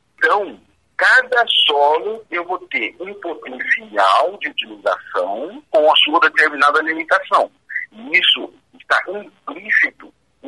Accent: Chapadão do Sul, Mato Grosso do Sul, Brazil; eu sou aqui de Chapadão do Sul.

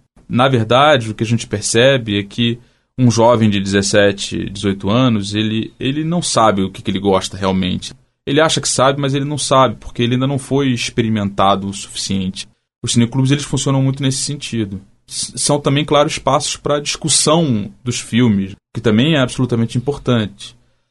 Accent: Rio de Janeiro, Brazil; seja aqui no Mato Grosso do Sul ou no Rio de Janeiro, de onde eu venho, ou de qualquer outro estado do Brasil.

